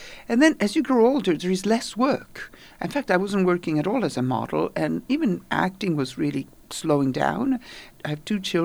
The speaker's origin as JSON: {"language": "English", "country": "Italy", "tie": "born or raised there", "said": "I grew up in Italy."}